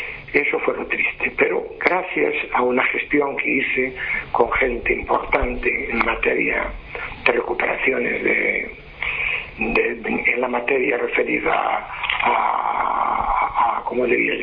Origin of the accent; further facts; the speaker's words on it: Muxía, Galicia, Spain; Yo hace unos días estaba allí, paseando por mi pueblo, visitando a la familia